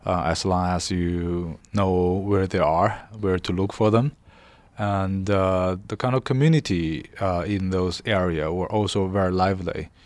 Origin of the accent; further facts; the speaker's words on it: Beijing, China; although I'm from Beijing, I grew up in Beijing.